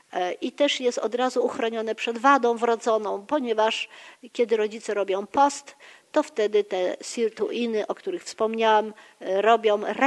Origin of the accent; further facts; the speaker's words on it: Gdańsk, Pomeranian Voivodeship, Poland; bo jestem z Gdańska